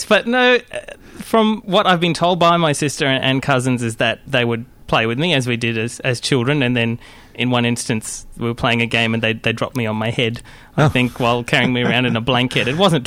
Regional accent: Adelaide, South Australia, Australia; also born or lived in Kuala Lumpur; now in Melbourne, Australia; So I am fairly multicultural, I'd say. I was born in Kuala Lumpur in Malaysia, and my family moved to Adelaide when I was nearly 3 years old. And I lived in Adelaide until early 2000 when I moved here to Melbourne.

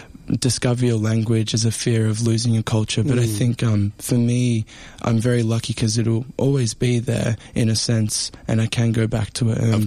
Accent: Tasmania, Australia; born there; Yeah, so I was born in Tasmania myself.

